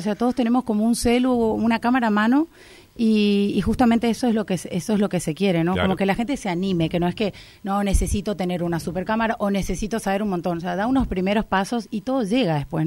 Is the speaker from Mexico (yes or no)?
no; Posadas, Misiones, Argentina; moved away as an adult; now in Madrid, Spain; Sí, soy de Posadas.